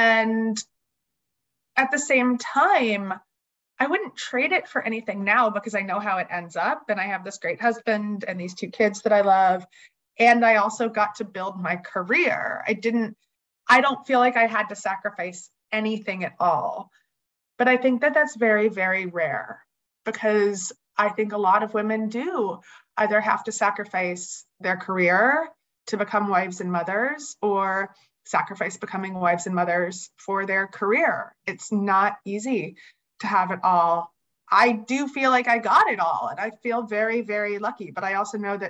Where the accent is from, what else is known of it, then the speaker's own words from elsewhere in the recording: Pennsylvania, United States; I grew up in the Philly suburbs in Bucks County, and then I went to UPenn for college, and now I'm back here living in Center City with my family.